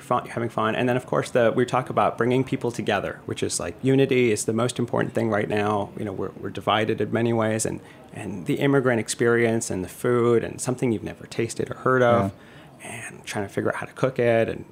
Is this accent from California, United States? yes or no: no; New York, United States; And so being a New Yorker, I think, would be amazing